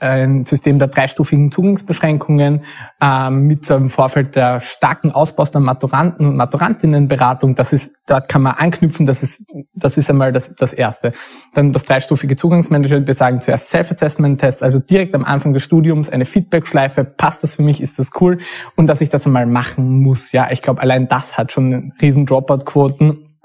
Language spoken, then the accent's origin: German; Graz, Styria, Austria; Das erste, ich komme aus Graz, deswegen sind wir